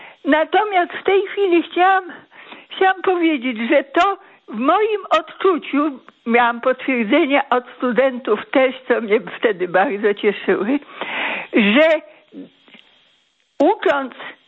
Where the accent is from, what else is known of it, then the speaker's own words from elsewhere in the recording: Lublin, Lublin Voivodeship, Poland; No jestem z Lublina